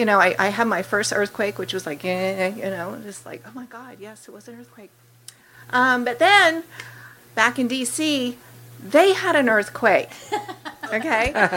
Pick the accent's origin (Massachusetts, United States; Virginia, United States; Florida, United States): Florida, United States; I grew up in Florida. I'm used to having disasters, obviously.